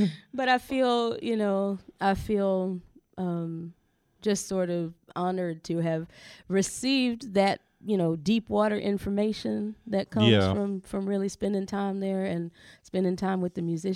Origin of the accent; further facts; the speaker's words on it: Athens, Georgia, United States; I'm from Athens, Georgia.